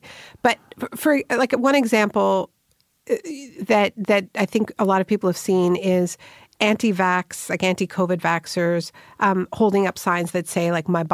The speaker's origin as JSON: {"language": "English", "country": "Canada", "tie": "born or raised there", "said": "I grew up in Canada, she grew up in the States"}